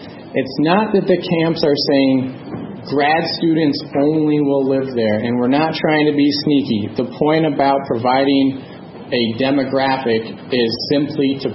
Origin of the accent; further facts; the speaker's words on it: Nevada, United States; also born or lived in Houston; I grew up in Nevada. I've lived in Houston. I know that traffic is a relative term, okay?